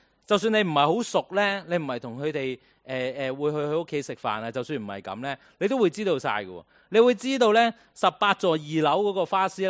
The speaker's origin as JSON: {"language": "Cantonese", "country": "Hong Kong", "said": "就算我哋香港人啊，而家翻工啊，翻朝九晚七"}